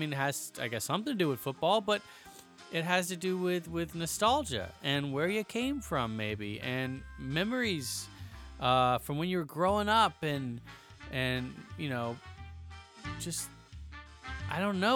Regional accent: Georgia, United States; Okay, anyway, I'm from Georgia.

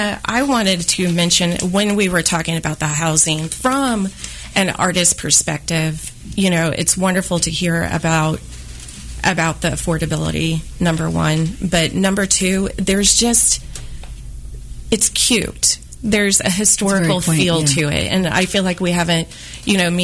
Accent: Independence, Missouri, United States; So I am from Independence, and growing up in that area and stuff, I knew of the Inglewood district.

